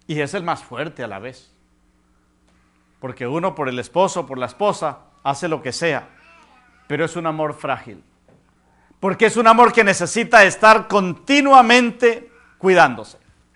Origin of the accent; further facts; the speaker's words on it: Colombia; Yo soy natural de Colombia, tengo 28 años de casado